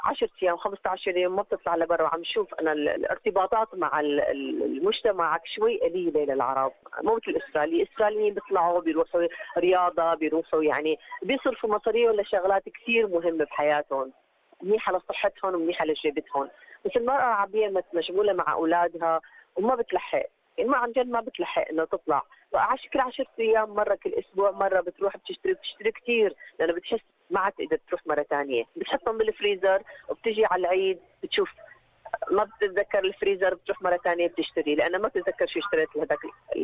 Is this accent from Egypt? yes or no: no; Damascus, Damascus Governorate, Syria; now in Australia; كتير أنا كنت من الشام نروح على السوق نشتري كل شيء كيليات كبيرة